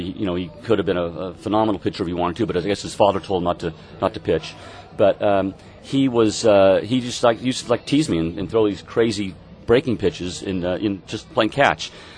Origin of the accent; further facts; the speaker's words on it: San Francisco, California, United States; As a Cub bat boy, he, knowing I was from San Francisco, he would try to get me clapping to start a rally for the Cubs.